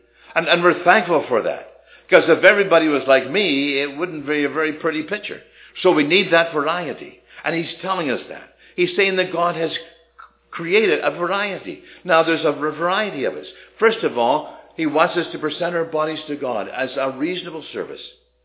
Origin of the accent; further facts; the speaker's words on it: the Maritimes, Canada; I come from the Maritimes. And down in the Maritimes, we did things right. Now I come out west.